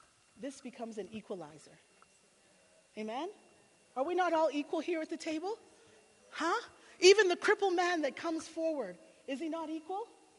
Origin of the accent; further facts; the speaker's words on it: Jamaica; I'm from Jamaica.